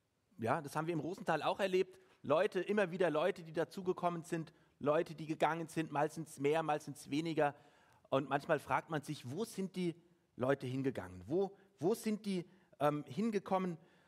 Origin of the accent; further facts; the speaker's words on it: Frankfurt am Main, Hesse, Germany; now in Austria; Aber ich bin halt in Frankfurt am Main groß geworden, meine Eltern sind in Deutschland geblieben und ich bin nach Jahren wieder zurückgekommen und jetzt lebe ich hier